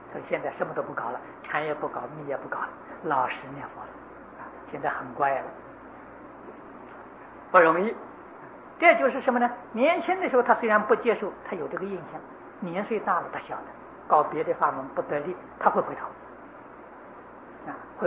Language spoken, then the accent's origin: Chinese; Taiwan; 这是我们台湾人的福报啊，你在香港都不行啊